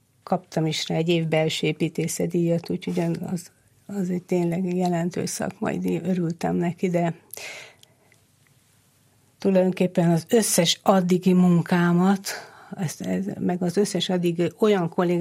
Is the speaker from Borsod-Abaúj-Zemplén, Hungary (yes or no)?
no; Budapest, Hungary; a budai várban nőttem fel, mi oda jártunk Szentmisére a Mátyás templomra, Mátyás templomba